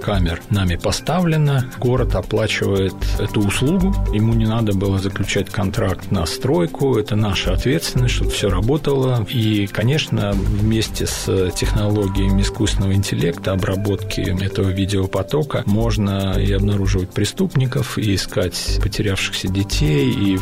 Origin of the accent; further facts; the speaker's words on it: Saint Petersburg, Russia; Я рад, что в моем родном городе используются такие современные решения.